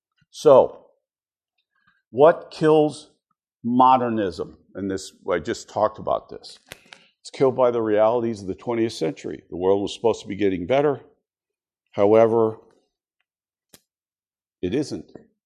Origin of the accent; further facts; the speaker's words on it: Altoona, Pennsylvania, United States; born there; I was born in Altoona, Pennsylvania. I was a week old, and I was enrolled in the cradle roll at the First Baptist Church in Altoona, Pennsylvania